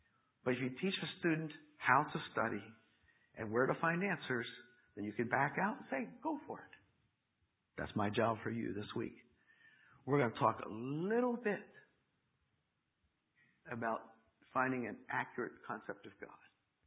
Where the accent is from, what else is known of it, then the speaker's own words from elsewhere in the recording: Pennsylvania, United States; moved away as an adult; now in Texas, United States; I grew up in Pennsylvania, among the mountains in the Cumberland Valley, but in 1986, our church group asked us to move to Texas